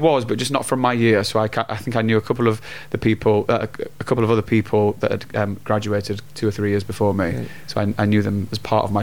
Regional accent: Sheffield, Yorkshire and the Humber, United Kingdom; So I did lots of things growing up in Sheffield.

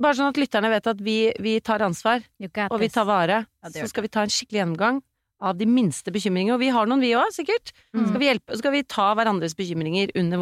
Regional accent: Oslo, Norway; Jeg har vokst opp på Bygdøy

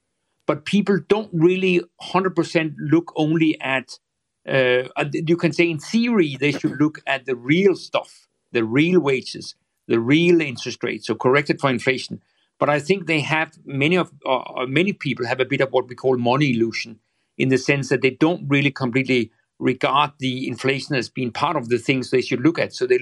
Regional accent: Denmark; And actually also in my home country, Denmark, it was extraordinarily tight.

